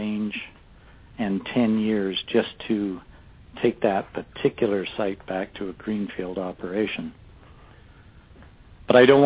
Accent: Canada; At the time, as a Canadian, I was sent from my company

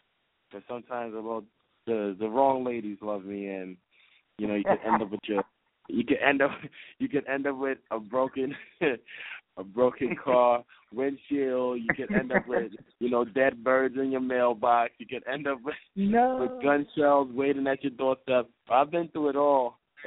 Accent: Queens, New York, United States; Growing up in Queens, I was raised by a hustler, my big homie, the HNIC Menacho.

